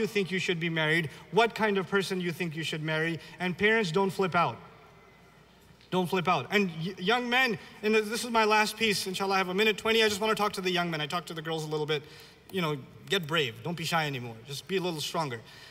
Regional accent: Pakistan; I'm Pakistani.

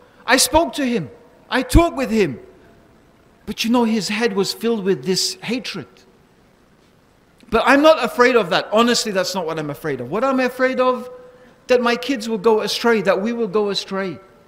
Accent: Dar es Salaam, Tanzania; born there; I'm white. I actually wasn't born here, I was born in Dar es Salaam in Tanzania in Africa. But you know, this is my country in the sense that this is my father's land, his father's father's land, you know, for generations.

